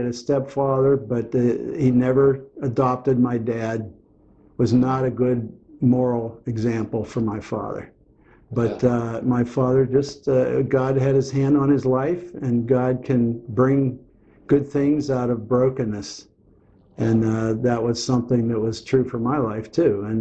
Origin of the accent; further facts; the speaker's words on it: Pittsburgh, Pennsylvania, United States; Well, I grew up in North Hills of Pittsburgh, right across from North Allegheny Intermediate School, a stone's throw from the school, which was great.